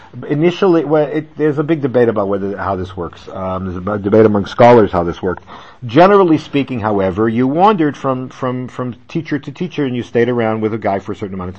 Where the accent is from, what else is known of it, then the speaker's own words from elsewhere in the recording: United States; but I know when I was growing up in the States